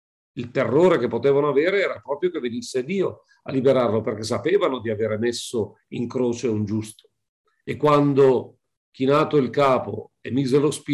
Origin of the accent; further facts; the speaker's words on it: Lombardy, Italy; nel mio dialetto, io scendo dall'Alta Val Camonica, da dove Venezia andava a prendere no, tanto legname quando eravamo sotto la Repubblica Veneta, no?